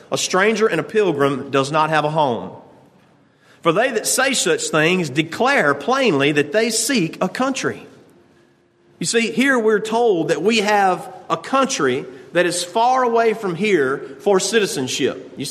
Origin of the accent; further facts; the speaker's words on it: Tuscaloosa, Alabama, United States; So I'm from Tuscaloosa. Well, what's there? Well, we have the University of Alabama.